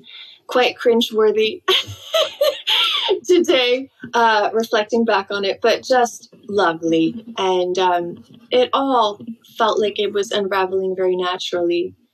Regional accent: Iceland; also born or lived in various; I didn't grow up in Iceland alone. I moved around a lot. I was trilingual by the age of 5.

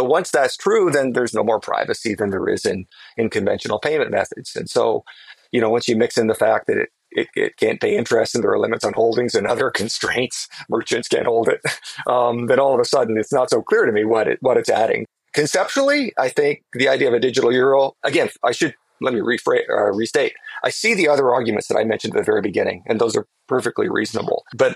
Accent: Canada; I'm Canadian, by the way.

